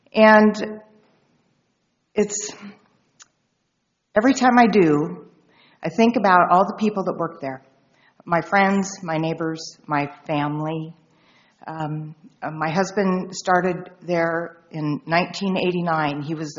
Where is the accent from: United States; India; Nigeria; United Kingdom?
United States; Arlington, Oregon; I am from Gillam County, from Arlington, and I drove down this morning